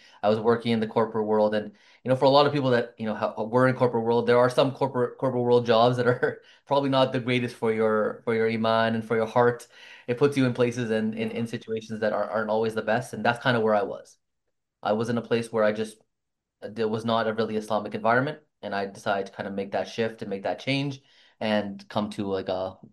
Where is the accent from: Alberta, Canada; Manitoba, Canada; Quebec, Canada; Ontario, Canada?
Ontario, Canada; Aurora; I grew up in Aurora, Ontario, a small town just north of Richmond Hill, where I was probably one of the three Muslim families in the entire city.